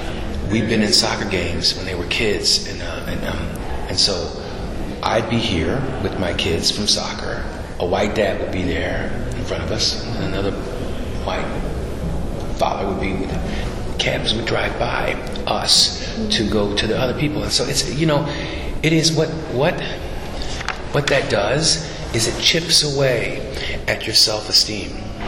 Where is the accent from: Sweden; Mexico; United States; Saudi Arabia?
United States; Philadelphia, Pennsylvania; Philadelphia.